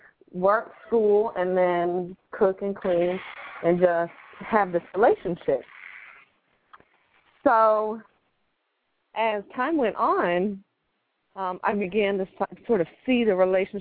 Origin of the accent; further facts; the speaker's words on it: New Jersey, United States; Actually, I grew up in New Jersey. As country as I am, I know that's kind of hard to believe. But I grew up in New Jersey